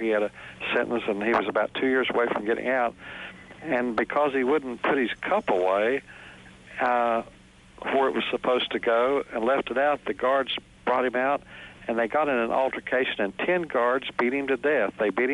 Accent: West Virginia, United States; I really don't know what it is, but I think West Virginians are just a little different

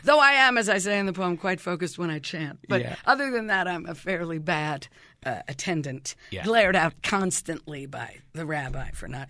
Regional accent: Philadelphia, Pennsylvania, United States; like my hometown, Philadelphia, which we were told had the largest city park in the world.

